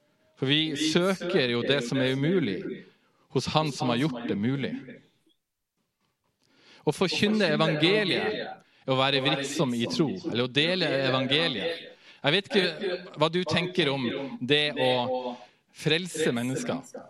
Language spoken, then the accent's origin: Norwegian; Berlevåg, Finnmark, Norway; Berlevåg i Finnmark, der jeg vokste opp, da husker jeg et navn i Finnmark.